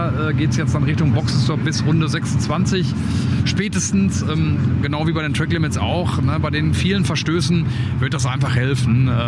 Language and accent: German; Dortmund, North Rhine-Westphalia, Germany; ich komme ja aus Dortund, wie ihr wisst